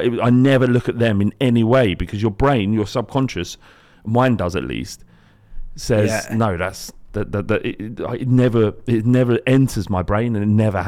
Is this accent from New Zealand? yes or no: no; London, United Kingdom; now in West Country, United Kingdom; I'm coming from London and the pool of fish is greater than that in other areas. Like where I live now, which is a small town in the West Country